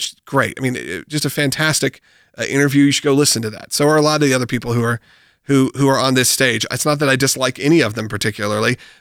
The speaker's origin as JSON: {"language": "English", "region": "New York", "country": "United States", "said": "I really didn't even know. Like, it wasn't really even a thing. I'm from New York."}